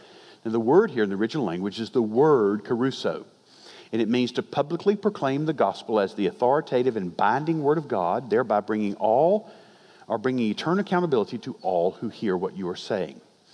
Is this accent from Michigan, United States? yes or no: no; Fayetteville, Georgia, United States; There was a man in the church where I grew up down in Fayetteville, Georgia.